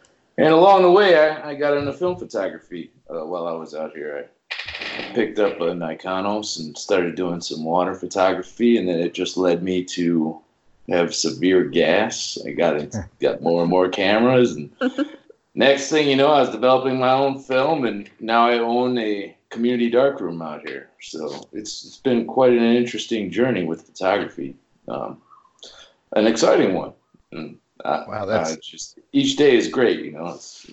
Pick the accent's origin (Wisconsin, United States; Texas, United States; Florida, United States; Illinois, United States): Illinois, United States; Chicago; now in Hawaii, United States; I am from Chicago. I'm a Chicagoan, and I moved out to Hawaii about 15 years ago.